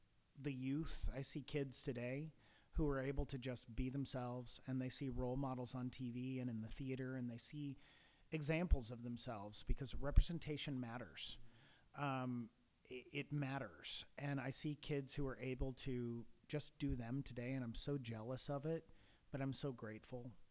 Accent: Missouri, United States; also born or lived in New York; I moved back to my hometown, very small town in northwestern Missouri, a farm community.

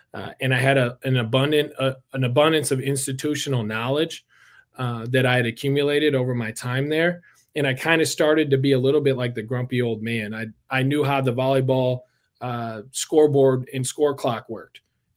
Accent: St. Paul, Minnesota, United States; I grew up in St. Paul, Minnesota.

